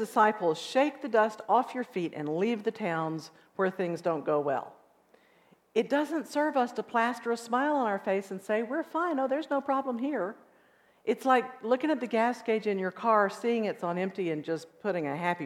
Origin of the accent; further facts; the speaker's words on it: Odessa, Texas, United States; Actually, I learned that growing up in Odessa, which looks a lot like Yuma. We couldn't get much nourishment from nature. We got it from other people. West Texas people are really great.